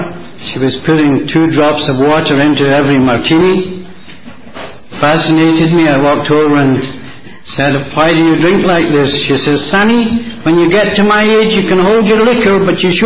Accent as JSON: {"language": "English", "region": "Scotland", "country": "United Kingdom", "tie": "born there", "said": "Actually, I'm half Irish and half Scots. A terrible dilemma. Half of me has wanted to get drunk all my life, and the other half wouldn't pay for it. I understand there are a lot of Irishmen in Butte. I may come back to you later. I was born in a little village, a mining town like this in Scotlan"}